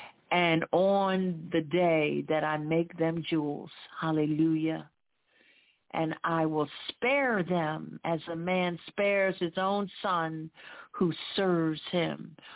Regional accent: Philadelphia, Pennsylvania, United States; the church I grew up in Philadelphia after I got saved.

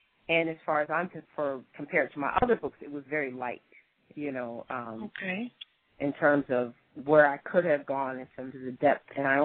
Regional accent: United States; growing up in America in public school, I was always the only Muslim

